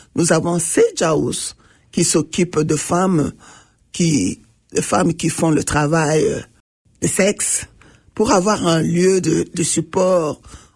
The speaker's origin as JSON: {"language": "French", "country": "DR Congo", "second_language": "French"}